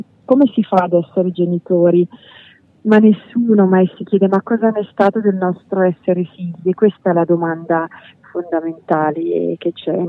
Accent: Aosta Valley, Italy; io sono cresciuta in Valpellina e io vivo a Fondovalle e passo l'estate nella montagna, quindi io anche ora ho le vette di fronte a me

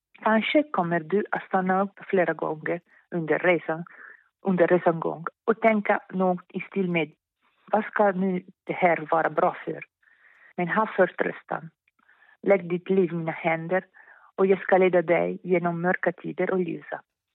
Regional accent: Lombardy, Italy; accent: Milanese; Sì, allora, con la mia pronuncia molto milanese, perché vi leggo l'incipit.

